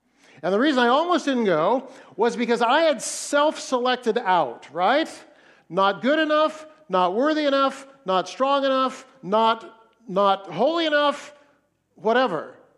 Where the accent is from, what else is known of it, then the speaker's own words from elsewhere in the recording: Fresno, California, United States; now in Seattle, United States; I also have Mount Hermon roots. I grew up in Fresno, and so every year our family would make the trek across to the coast